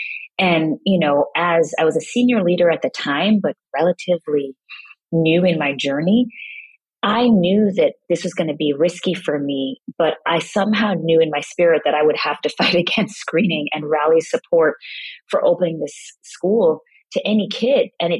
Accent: Kingston, Surrey, Jamaica; also born or lived in Brooklyn, New York, United States; I grew up partly in Kingston, Jamaica and Brooklyn, New York

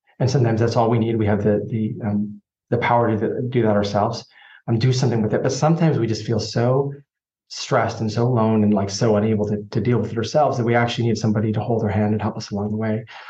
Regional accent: Canada; accent: Canadian; My Canadian accent is coming out.

